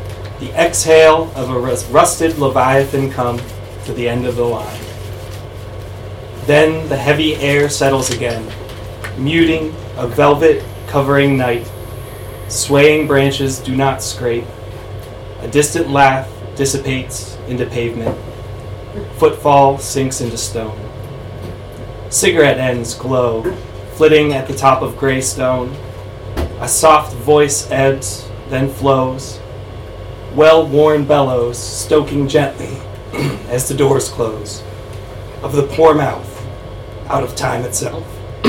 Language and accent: English; New York, United States; I'm a visitor from New York, so I just want to thank everybody for your hospitality.